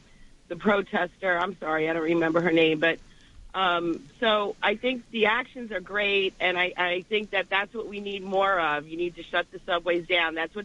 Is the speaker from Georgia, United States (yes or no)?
no; Astoria, New York, United States; I'm from Astoria, so I got to make this right.